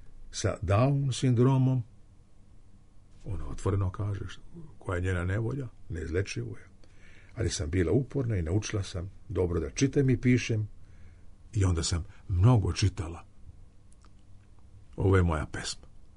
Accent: Vršac, Vojvodina, Serbia; ja sam iz Vršca poreklom.

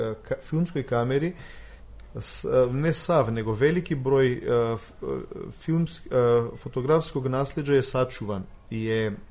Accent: North Macedonia; Pa, nažalost, i kod nas u Makedoniji i ovde kod vas u Srbiji mi nemamo još muzej fotografije.

